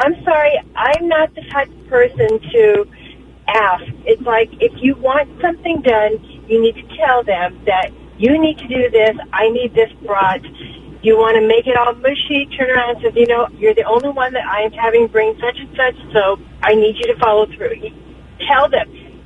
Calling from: Ontario, Canada; I'm calling from, where am I at? Ontario right now.

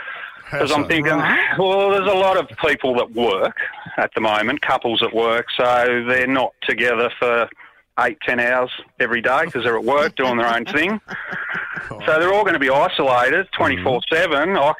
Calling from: Hobart, Tasmania, Australia; Hobart, mate.

